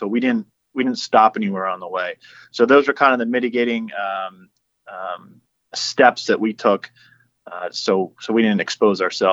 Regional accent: Philadelphia, Pennsylvania, United States; I'm from Philadelphia, so it was especially meaningful to me to fly over, you know, Independence Hall, where the Declaration was signed, past the Liberty Bell.

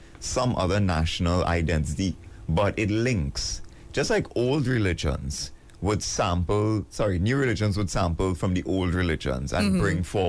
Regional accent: Port of Spain, Trinidad & Tobago; Well, so I am born and raised in Port of Spain, right?

